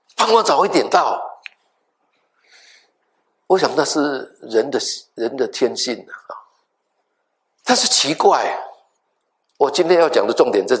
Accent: Taiwan; 我从小在台湾那个地理，哇，那是很漂亮的地方啊

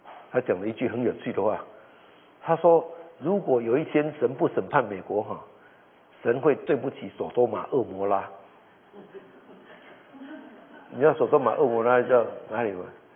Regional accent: Taiwan; 我们很多人从台湾来的，我也是台湾人。

